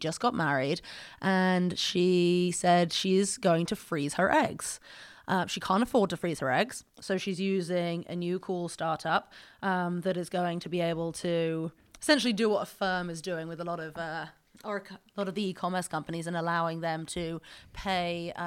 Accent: England, United Kingdom; As you can tell, guys, I'm English, and so always like to think with a global mind.

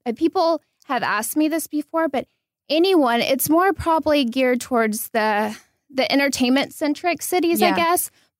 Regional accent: Tennessee, United States; now in Beverly Hills, United States; I'm from a small town outside of Nashville

